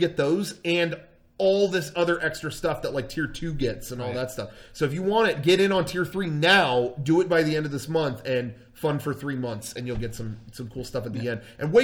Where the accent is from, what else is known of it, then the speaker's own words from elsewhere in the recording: United States; You know, I am American. I eat in the Olive Garden.